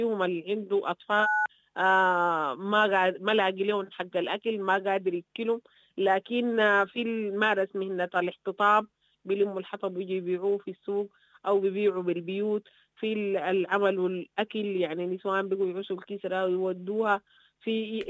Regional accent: Sudan; ونحن برانا كسودانيين قادرين ندير مشاكلنا وندير خلافاتنا

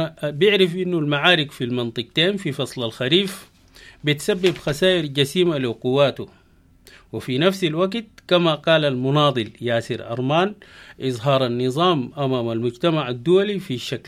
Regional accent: Sudan; ما دام أن احنا كلنا سودانيين وهمنا وطننا

